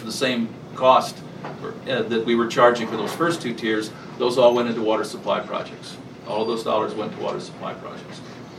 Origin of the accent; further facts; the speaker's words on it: Japan; also born or lived in California; I come from California. I worked in California for quite a bit of time. I come from Japan, actually, so I can't even claim, you know, native status.